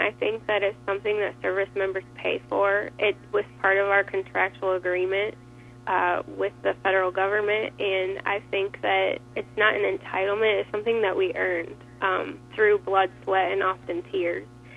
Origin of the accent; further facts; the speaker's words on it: Iowa, United States; born there; I was born in Iowa, and that's where I enlisted in the Army from.